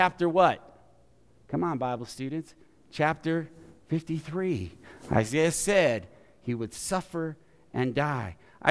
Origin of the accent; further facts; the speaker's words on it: New Mexico, United States; And since I'm from New Mexico, I thought, man, this house has to be adobe.